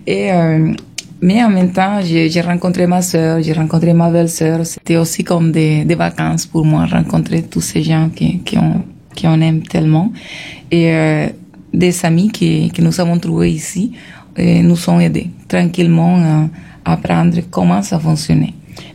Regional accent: Barranquilla, Atlántico, Colombia; Et même si ma ville natale, Barranquilla, n'était pas trop touchée pour ces conflits

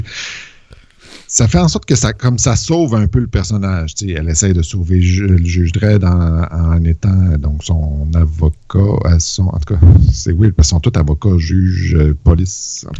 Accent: Quebec, Canada; born there; Il y en a pas un de nous deux qui a un accent vraiment weird. Pourtant, moi, je suis né au Lac-Saint-Jean

